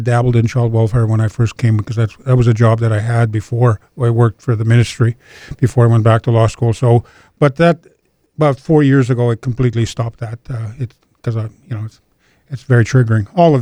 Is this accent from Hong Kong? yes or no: no; Green Lake, Saskatchewan, Canada; first language Cree; English is a second language; So I grew up in Green Lake with my grandmother. My grandmother didn't speak hardly any English at all. It's just Cree. So I didn't speak any English until almost 7 years old